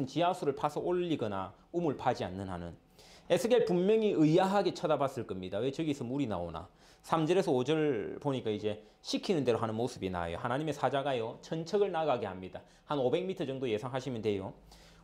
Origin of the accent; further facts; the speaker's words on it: Busan, South Korea; 여러분 같은 경상도니까 저는 이제 부산 사람이잖아요.